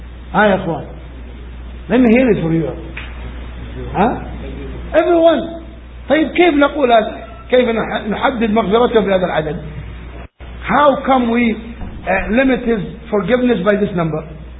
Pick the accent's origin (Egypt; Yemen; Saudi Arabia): Saudi Arabia; هل تخميني أنا لأني قادم من السعودية؟ Is it my guessing because I'm coming from Saudi?